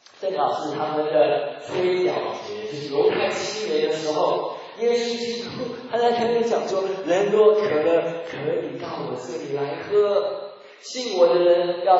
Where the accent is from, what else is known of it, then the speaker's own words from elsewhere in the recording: Taiwan; now in United States; 好像我们台湾人跑到温州啊，跑到宁波